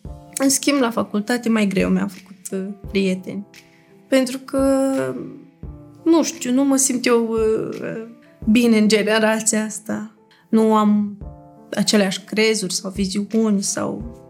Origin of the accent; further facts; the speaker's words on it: Moldova; Gata, suntem moldoveni și ne ajutăm reciproc.